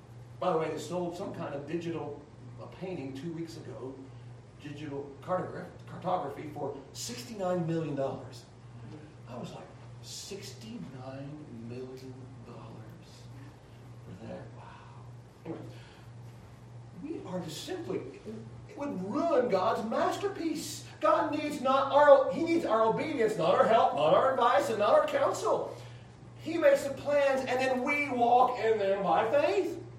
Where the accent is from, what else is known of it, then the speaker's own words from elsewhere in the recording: Ohio, United States; born there; I was born in Ohio.